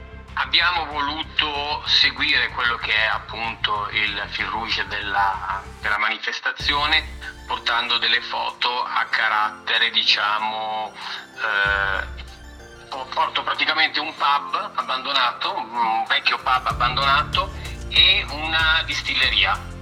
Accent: Brescia, Lombardy, Italy; Circa nella bassa provincia di Brescia.

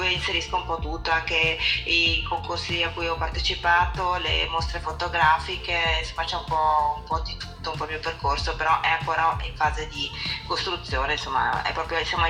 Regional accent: Padua, Veneto, Italy; vengo da Padova

